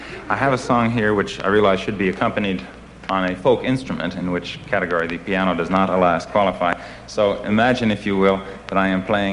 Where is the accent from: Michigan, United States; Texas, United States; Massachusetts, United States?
Massachusetts, United States; I'm from Massachusetts, and I feel we have a certain right to gloat over the other states because Massachusetts is, after all, the only state with three senators.